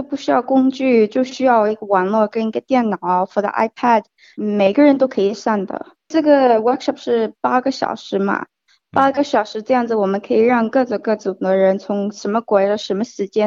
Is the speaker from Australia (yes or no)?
yes; Australia; 我在澳大利亚出生长大，不过我感觉我很像中国人，可是我不了解中国的文化